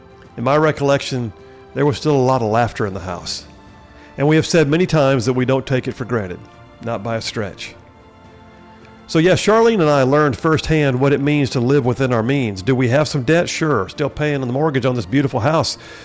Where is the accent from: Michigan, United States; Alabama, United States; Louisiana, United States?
Alabama, United States; In my home state of Alabama, where I'm sitting right now